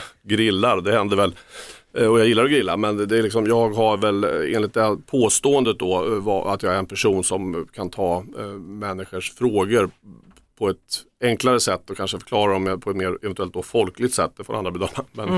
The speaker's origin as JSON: {"language": "Swedish", "town": "Örebro", "region": "Örebro County", "country": "Sweden", "said": "Jag är från Örebro"}